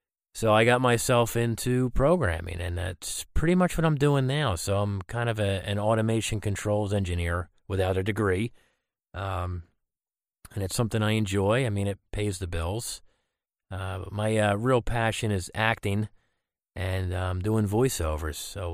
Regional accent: Newportville, Pennsylvania, United States; I grew up in Newportville, Pennsylvania. That's like, a part of Bristol, Pennsylvania. It's actually in Bristol Township. But I was born there in Newportville and then eventually moved to, greater area of Levittown.

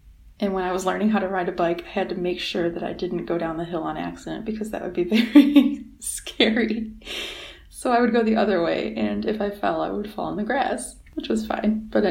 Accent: Highland Township, Michigan, United States; also born or lived in Pontiac; I grew up in a few different towns. I was born in Pontiac, but I was raised partially in Highland Township. It was very rural.

